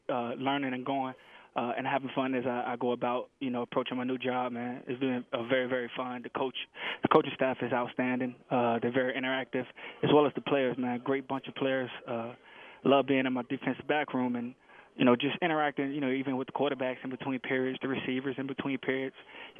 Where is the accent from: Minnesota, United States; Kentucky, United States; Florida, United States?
Florida, United States; Tampa; You know, I'm originally from Tampa, Florida.